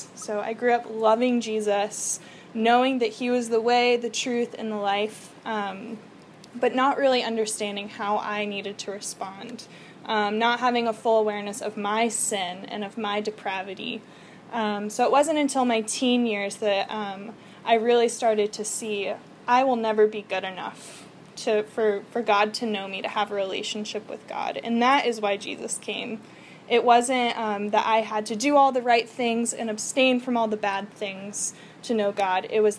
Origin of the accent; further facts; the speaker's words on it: United States; I grew up here in Forsyth County, which is changing rapidly